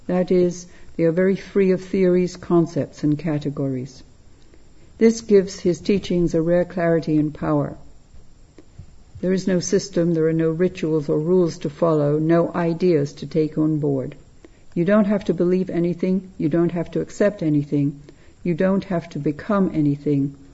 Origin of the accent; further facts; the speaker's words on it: London, United Kingdom; born there; was about 6:15 in the morning on 29th of June, 1921. I was born in the Wellington Barracks in Victoria at the back of Buckingham Palace.